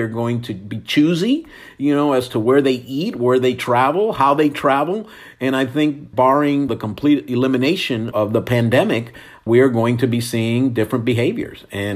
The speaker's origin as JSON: {"language": "English", "region": "New Jersey", "country": "United States", "tie": "born there", "said": "You know, I'm a Jersey boy, right? I was born in New Jersey"}